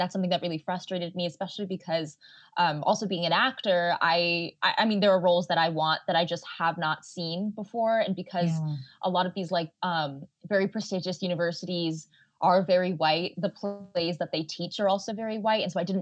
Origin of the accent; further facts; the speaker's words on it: New Jersey, United States; I mean, I grew up in New Jersey. I'm a third gen South Asian. I grew up in very, you know, predominantly white spaces.